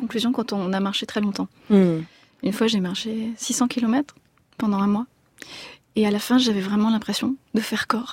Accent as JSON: {"language": "French", "town": "Grenoble", "region": "Auvergne-Rhône-Alpes", "country": "France", "tie": "born there", "said": "On est nés à Grenoble tous les deux et on a beaucoup de respect pour la montagne."}